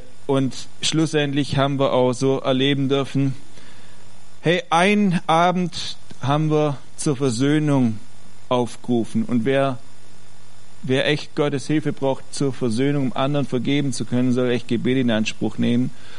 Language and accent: German; Ravensburg, Baden-Württemberg, Germany; Auf jeden Fall nehmt Grüße nach Ravensburg mit, gell, wenn ihr wieder in eure neue, meine alte Heimat fahrt, ans Oberschwäbische.